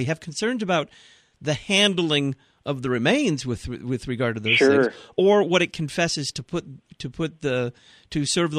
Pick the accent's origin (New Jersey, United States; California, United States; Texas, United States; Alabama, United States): Texas, United States; Dallas; My experience growing up was I grew up in the Bible Belt in Dallas, Texas. I don't think I saw a common cup until I went to college in Nebraska.